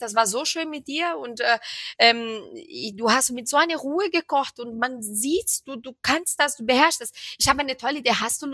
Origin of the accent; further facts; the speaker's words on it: Rio de Janeiro, Brazil; German is a second language; now in Germany; Und ich komme aus Rio und bei uns wird viel...